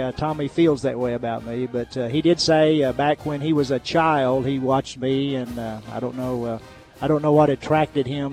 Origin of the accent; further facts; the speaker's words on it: Piggott, Arkansas, United States; little town up in northeast Arkansas.